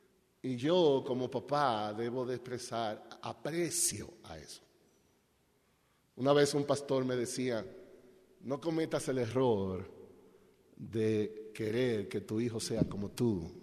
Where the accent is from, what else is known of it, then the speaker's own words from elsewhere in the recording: Dominican Republic; Nosotros somos de la República Dominicana.